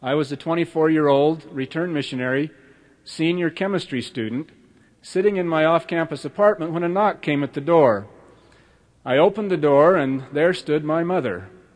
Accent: Idaho, United States; And she was very popular, and I was from Idaho.

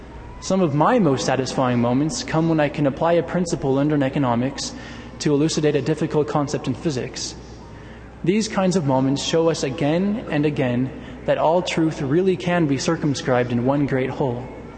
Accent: La Cañada, California, United States; now in Provo, United States; I grew up in La Cañada, California, convinced that there was only one season.

